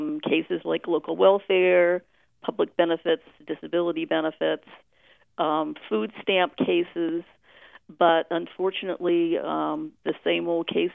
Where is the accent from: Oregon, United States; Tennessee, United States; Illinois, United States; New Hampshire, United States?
New Hampshire, United States; Berlin; So I moved back to Berlin, which is my hometown.